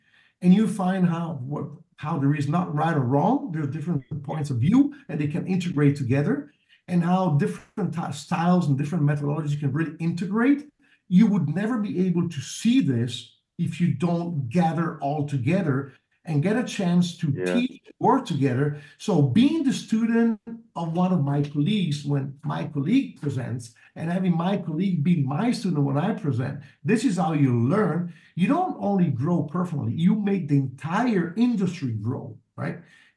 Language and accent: English; Poland; English is a second language; I was in Poland, right? I came from Poland.